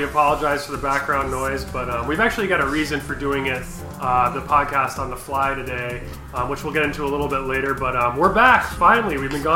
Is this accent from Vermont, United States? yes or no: yes; Vermont, United States; now in Japan; I was back in my home state of Vermont in the USA.